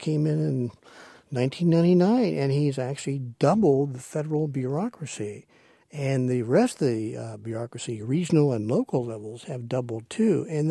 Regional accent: Oklahoma, United States; and I'm from Oklahoma, and my father was in the oil business, and I know just a tad about it.

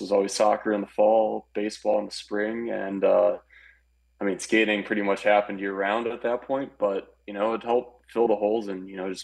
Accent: Glen Ellyn, Illinois, United States; Oh, yeah, growing up in Glen Ellen. Yes, born and raised, great town. Went to Ben Franklin, Hadley, and Lombard West.

